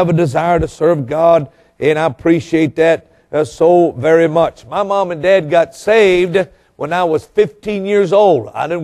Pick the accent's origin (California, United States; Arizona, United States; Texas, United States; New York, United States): Arizona, United States; Yuma; born there; also born or lived in Louisiana / Florida / Minnesota; And I was born in Yuma, Arizona. My dad was in the military, and we lived in Louisiana for a while, in Florida, and then moved back up to Minnesota